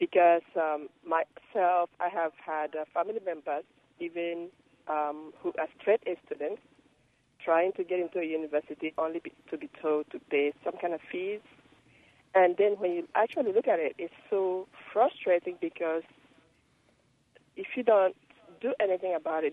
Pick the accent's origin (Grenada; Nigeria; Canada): Nigeria; I'm also a Nigerian, as you can tell.